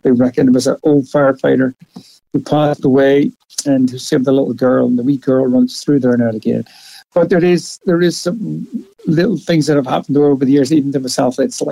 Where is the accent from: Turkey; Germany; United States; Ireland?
Ireland; After growing up in Ireland